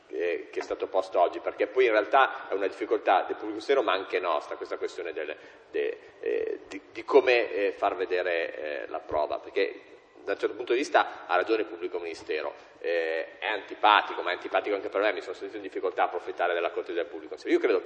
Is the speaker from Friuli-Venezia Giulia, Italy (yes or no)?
no; Emilia-Romagna, Italy; io non sono neanche milanese, sono emiliano